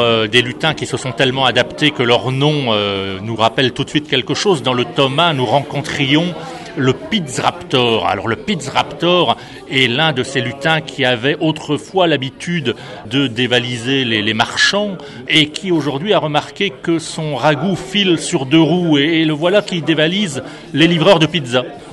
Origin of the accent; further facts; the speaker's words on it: Brittany, France; mais je suis breton.